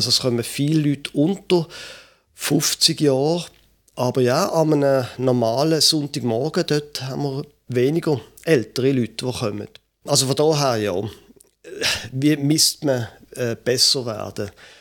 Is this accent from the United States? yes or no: no; Basel, Basel-Stadt, Switzerland; now in Klettgau, Switzerland; Ich bin in Basel aufgewachsen, hatte nie gedacht, dass ich einmal noch nördlicher wohnen würde als Basel, aber das mache ich jetzt. Ich bin 54 Jahre alt